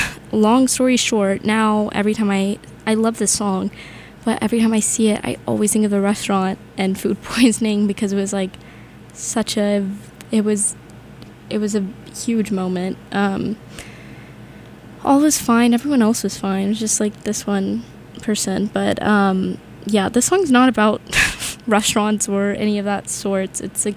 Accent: the South, United States; because my family loves seafood, because we're from the South, so, like, obviously, and my mom grew up in New Orleans, so seafood's, like, a big deal.

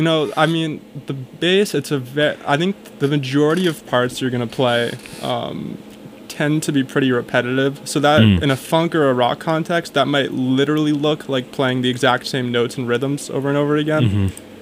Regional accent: New Jersey, United States; So I'm from New Jersey. I lived there all my life prior to coming to Tufts.

